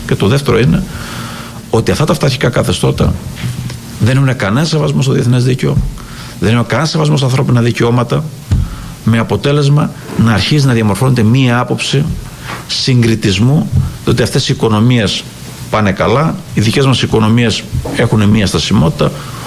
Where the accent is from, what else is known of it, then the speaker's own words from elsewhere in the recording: Greece; πέρα ότι εμείς ως Έλληνες έχουμε και την εμπειρία του